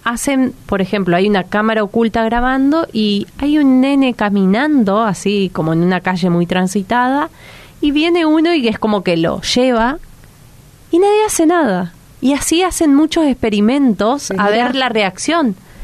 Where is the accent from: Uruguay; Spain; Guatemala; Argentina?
Argentina; Reconquista, Santa Fe; now in Buenos Aires, Argentina; cuando yo me vine a vivir acá es que en mi pueblo, allá en Reconquista, una ciudad muy chica